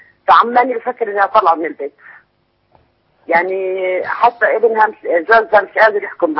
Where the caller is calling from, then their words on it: Jordan; من الأردن.